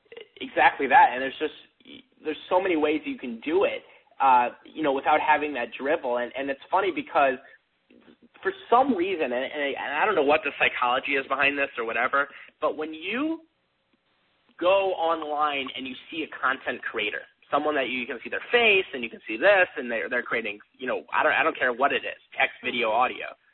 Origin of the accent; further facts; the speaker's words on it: St. Louis, Missouri, United States; I started with, like, random entrepreneurs that I knew in my hometown of St. Louis, Missouri, early on.